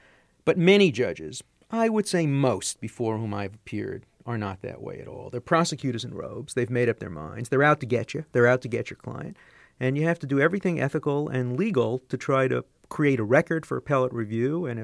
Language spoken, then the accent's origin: English; Brooklyn, New York, United States; I describe a kid who I grew up with in Brooklyn